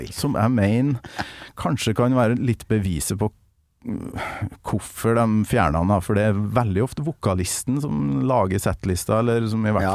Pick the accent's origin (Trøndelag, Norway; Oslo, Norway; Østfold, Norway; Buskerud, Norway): Trøndelag, Norway; Kolvereid; Jeg lurer på om dere har vært innom heimbygda mi, Kolvereid.